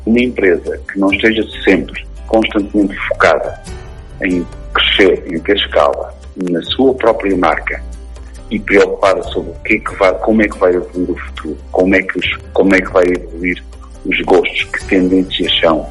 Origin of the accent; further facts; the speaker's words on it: Portugal; eu naturalmente aplaudo enquanto gestor e enquanto português.